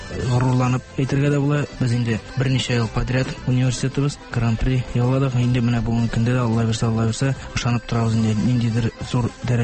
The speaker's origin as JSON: {"language": "Tatar", "region": "Tatarstan", "country": "Russia", "tie": "born there", "said": "Арча районыннан тумышым белән."}